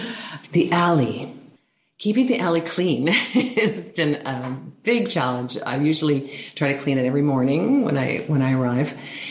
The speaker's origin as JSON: {"language": "English", "town": "Kamloops", "region": "British Columbia", "country": "Canada", "tie": "born or raised there", "said": "growing up in Kamloops, there were certain things that I remember."}